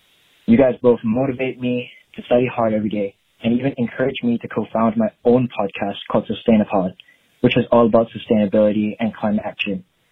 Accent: Hong Kong; now in United Kingdom; I'm 17. I'm from Hong Kong, currently studying in the UK.

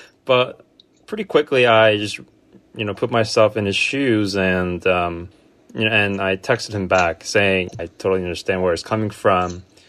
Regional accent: South Korea; I'm from South Korea

